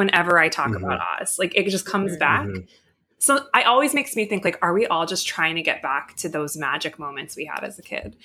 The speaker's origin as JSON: {"language": "English", "region": "New Jersey", "country": "United States", "tie": "born or raised there", "said": "But my mom is a pickle-little of my hometown in New Jersey."}